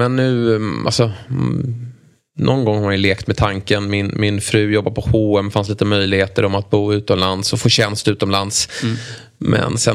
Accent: Lidingö, Stockholm County, Sweden; jag var med i Lidingös... Där jag är uppvuxen då.

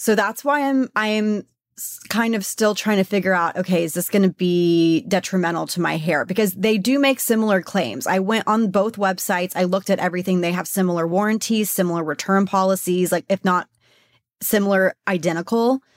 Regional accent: Texas, United States; because I'm from Texas, so I want my hair close to God.

